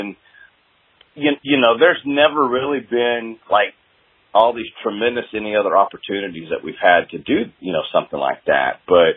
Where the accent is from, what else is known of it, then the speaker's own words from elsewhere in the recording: Bartlett, Tennessee, United States; I grew up here in Memphis, in a suburb called Bartlett. But, you know, for the most part, it was Memphis.